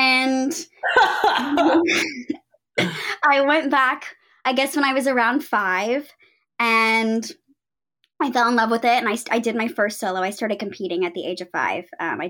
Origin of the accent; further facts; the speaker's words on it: Houston, Texas, United States; I'm from Houston, Texas, which is where I am now.